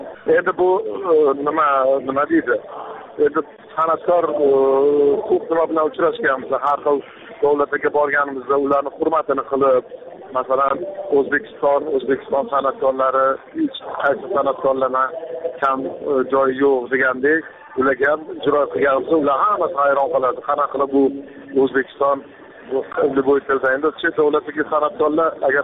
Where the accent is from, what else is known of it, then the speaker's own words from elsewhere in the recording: Tashkent, Uzbekistan; born there; Aslida men o'zi Toshkentda tug'ilganman, ota-onam Samarqand.